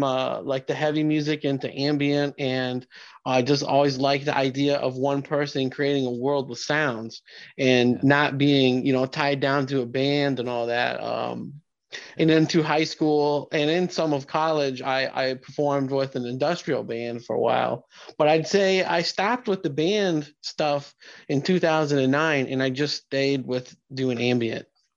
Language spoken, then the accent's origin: English; Pekin, Illinois, United States; he lived in my hometown of Pekin